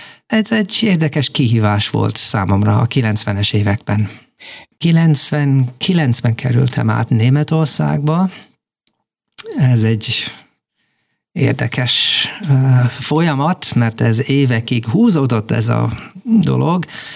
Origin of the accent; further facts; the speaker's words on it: Cardiff, Wales, United Kingdom; born there; Hungarian is a second language; A fővárosban, Cardiffban, ahol születtem